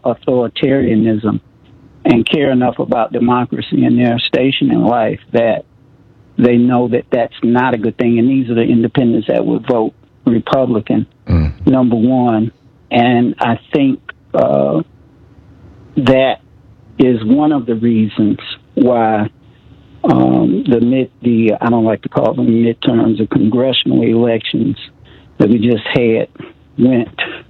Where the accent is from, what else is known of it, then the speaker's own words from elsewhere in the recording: the South, United States; I'm from the South